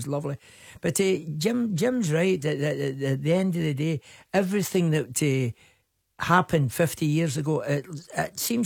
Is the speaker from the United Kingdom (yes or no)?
yes; Glasgow, Scotland, United Kingdom; We come from Glasgow and 30 miles apart, we're gallus.